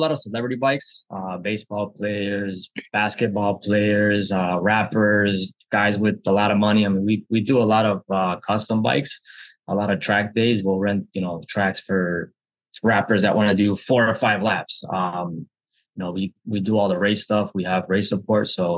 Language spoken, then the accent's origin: English; New Jersey, United States; And yeah, my family is Colombian. My wife is Colombian. I'm from here. I'm from New Jersey.